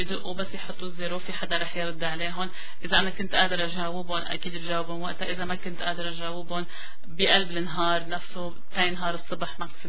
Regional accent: Syria; أنا أول شيء أنا سورية وبفتخر يعني بهذا الشيء

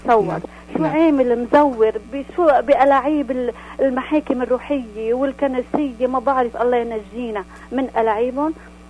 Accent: Lebanon; now in Canada; أنا وولادي طلعنا من لبنان على كندا قصرا يعني

